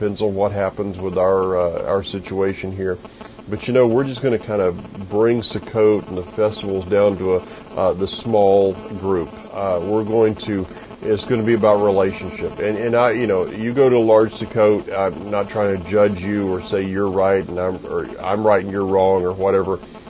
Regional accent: Florida, United States; Literally, this feels like what I grew up in Florida. The thing is that when I was growing up in Florida, in the middle of it, you didn't notice it

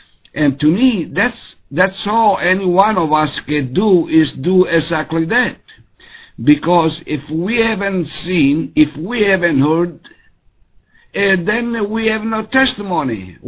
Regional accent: Sicily, Italy; English is a second language; now in United States; But what happened was that me growing up in Italy and coming in the USA, and I've never been in any other church besides the Catholic Church from Sicily.

